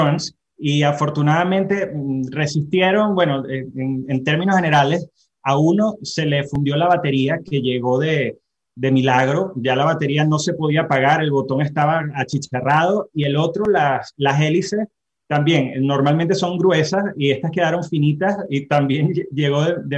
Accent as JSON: {"language": "Spanish", "town": "Puerto La Cruz", "region": "Anzoátegui", "country": "Venezuela", "said": "Yo soy de Puerto La Cruz."}